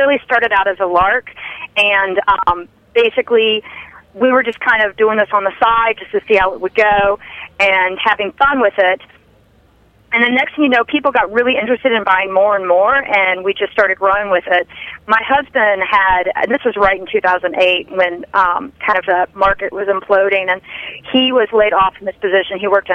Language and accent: English; Richmond, Virginia, United States; born there; I was born in Richmond, Virginia, and then we moved quite a bit growing up